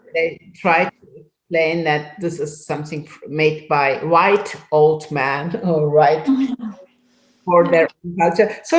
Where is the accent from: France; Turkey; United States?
Turkey; Actually, I know that from Turkey very well, because I'm from Turkey, and I talked a lot.